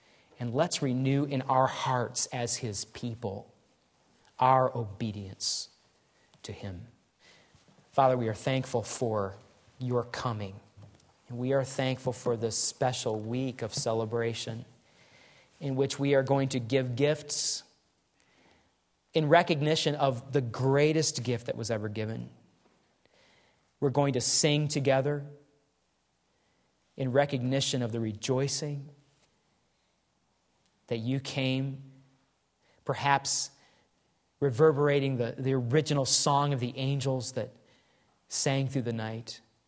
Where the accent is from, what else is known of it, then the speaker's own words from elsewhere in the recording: Grand Rapids, Michigan, United States; growing up in Michigan in the snow belt, the Grand Rapids area, when I was a boy for about 5 or 6 years, we lived there.